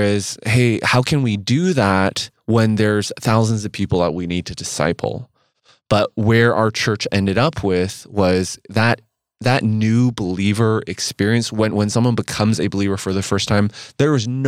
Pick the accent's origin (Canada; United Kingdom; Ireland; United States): Canada; from Canada.